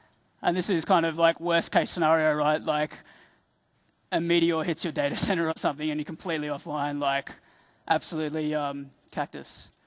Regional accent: Australia; now in England, United Kingdom; I'm from Australia where the sunshine's quite good and everything, but I live in England where the weather's terrible.

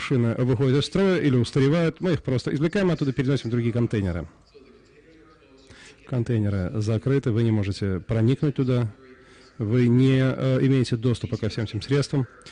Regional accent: Germany; Я немец, а не голландцы. Но мы все равно любим друг друга.

